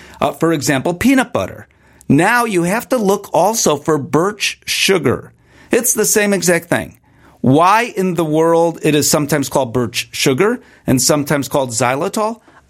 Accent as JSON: {"language": "English", "town": "Chicago", "region": "Illinois", "country": "United States", "said": "You're from Denver. I'm from Chicago."}